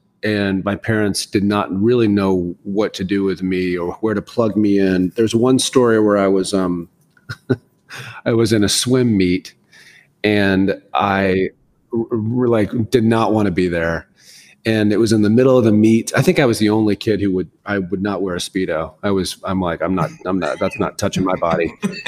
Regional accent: Tallahassee, Florida, United States; also born or lived in West Point, New York / Fairfax, Virginia / Berlin, Germany / Heidelberg, Germany; I was born in West Point, New York. And then we lived in Fairfax, Virginia. We moved to Germany and Berlin and Heidelberg. We lived all these different places. And in the 7th grade, my dad retired as a colonel. And then we retired in Tallahassee, Florida.

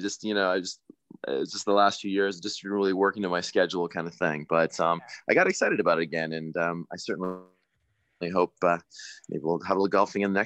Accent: Canada; So I I tell them I'm from Canada.

